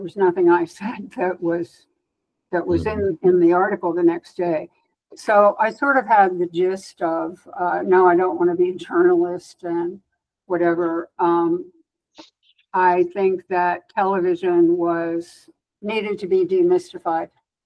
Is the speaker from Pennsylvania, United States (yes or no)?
no; Washington, District of Columbia, United States; Well, I was raised in Washington, D.C.